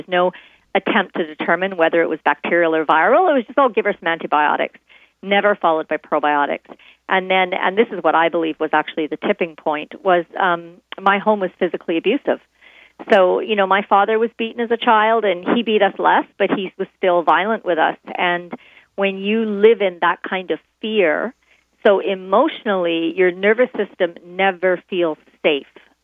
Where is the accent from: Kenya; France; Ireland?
Kenya; Nairobi; born there; moved away; also born or lived in United States / Canada; I was born in Nairobi, Kenya, and then moved to the States, and then moved to Canada.